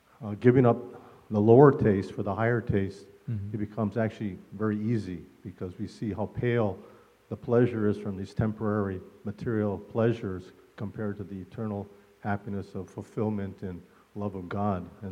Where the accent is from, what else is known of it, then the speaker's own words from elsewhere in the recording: Hawaii, United States; I grew up in Hawaii, and I saw the devotees in the 60s and 70s.